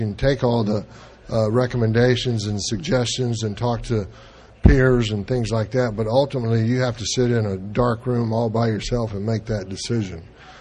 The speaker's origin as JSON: {"language": "English", "region": "Texas", "country": "United States", "said": "he's from East Texas, as I'm from East Texas as well, so that's a good thing."}